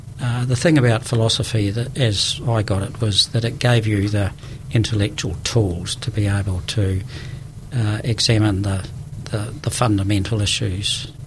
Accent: Napier, Hawke's Bay, New Zealand; also born or lived in Wellington; I went to Victoria University and spent 10 years in Wellington, then came back to Napier as city manager.

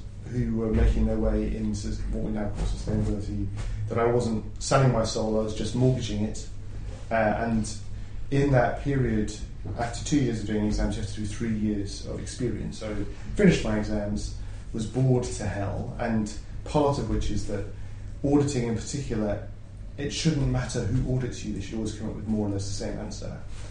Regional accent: South East England, United Kingdom; born there; also born or lived in Halifax, West Yorkshire; was born in Halifax, or I should say Alifax, in West Yorkshire, in the north of England. We moved down to Kent when I was about 8, which is why I lost my accent. Some people might be able to hear some short A's.

